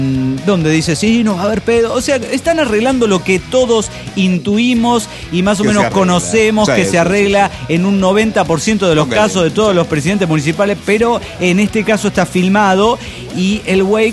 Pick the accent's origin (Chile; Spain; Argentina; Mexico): Mexico; Guerrero; now in Phoenix, United States; Estoy muy enojado con mi ciudad natal. He dejado de ser lo que era. Cuando yo me vine. Quisiera... Esto es Estado de Guerrero, México, ¿no?